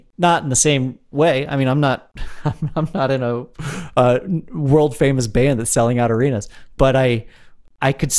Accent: Jamaica; Yeah, I'm Jamaican. Is that strange?

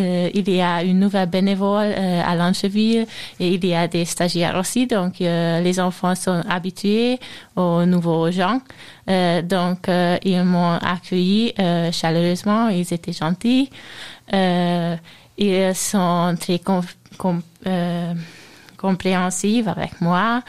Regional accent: Budapest, Hungary; French is a second language; Je viens de Budapest, la capitale de la Hongrie.

